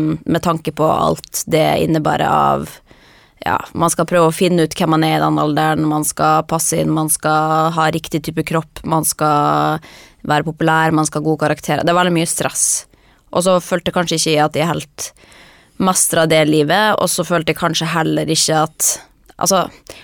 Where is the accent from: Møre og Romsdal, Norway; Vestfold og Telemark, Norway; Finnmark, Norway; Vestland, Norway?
Møre og Romsdal, Norway; Molde; also born or lived in Kristiansund; jeg kommer jo fra født i Kristiansund, men vokste opp i Molde. Det hører man jo, jeg veldig stolt over å ha holdt på dialekten min.